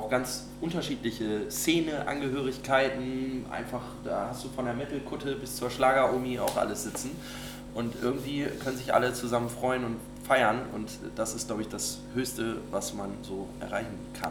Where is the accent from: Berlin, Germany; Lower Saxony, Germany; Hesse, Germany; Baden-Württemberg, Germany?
Lower Saxony, Germany; aus dem Norden von Niedersachsen, Nordwesten von Niedersachsen kommen, von der Nordseeküste im Grunde mehr oder weniger weg, kann man ja durchaus auch sich als Norddeutscher identifizieren. Und das tun wir auch ganz stark. Wir sind sehr verwurzelt in unserer Heimat.